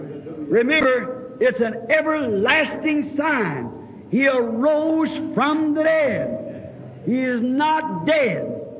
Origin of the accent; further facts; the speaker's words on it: Ireland; I said, my background, I'm an Irishman. My background was Catholic.